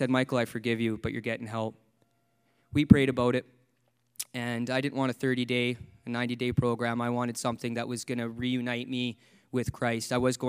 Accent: British Columbia, Canada; moved away as an adult; now in Halifax, Canada; As I said earlier, I'm from British Columbia. I moved all the way to Halifax with a girl I was dating from high school.

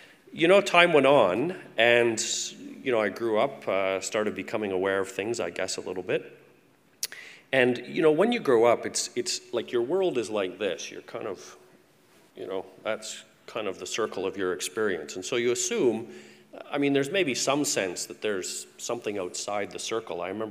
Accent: Waterloo, Ontario, Canada; and I come from Waterloo, Ontario

